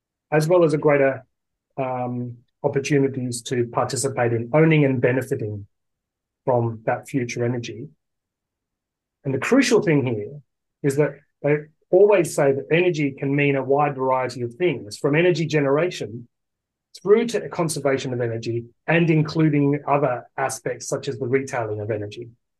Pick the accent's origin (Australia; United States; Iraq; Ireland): Australia; accent: Australian; now in Scotland, United Kingdom; people will probably hear that I'm Australian. I moved from Australia to Scotland in 2019, and these days I sort of self-describe myself as a new Scot.